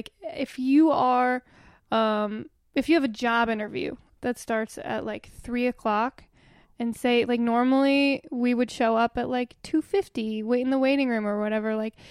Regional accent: Pennsylvania, United States; I grew up in Northeast Pennsylvania. We're all over there. I mean, I'm Italian, but I don't do that.

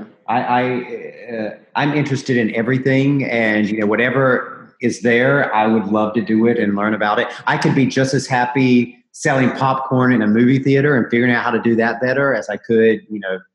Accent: the South, United States; I grew up in the South and evangelical

